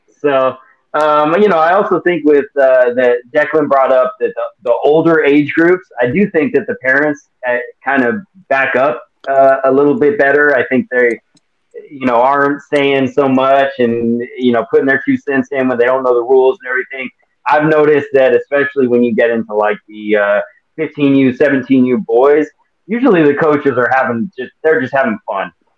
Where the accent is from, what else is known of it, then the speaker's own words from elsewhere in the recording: Colorado, United States; I said, hey, just so you know, I grew up in Colorado